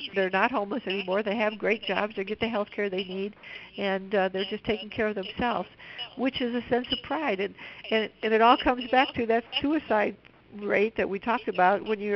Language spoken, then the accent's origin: English; Madison, Wisconsin, United States; I'm originally from the Madison, Wisconsin area.